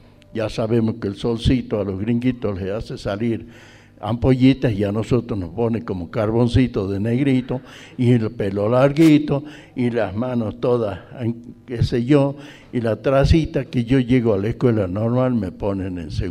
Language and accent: Spanish; El Moreno, Jujuy, Argentina; born there; yo nací en El Moreno, cerca de Salinas Grandes, al pie del Cerro Chay. No, a mi madre le habían mandado de maestrita ahí, por eso yo fui a nacer ahí.